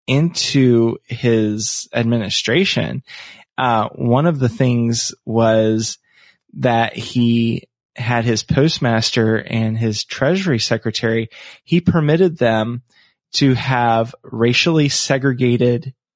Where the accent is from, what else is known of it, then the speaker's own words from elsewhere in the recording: the South, United States; And being a Southerner